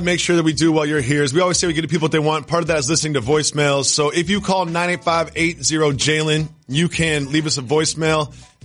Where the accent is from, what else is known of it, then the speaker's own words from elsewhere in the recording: Northeast, United States; Because I'm from the Northeast and it's cold out. People don't dress up to go to football games.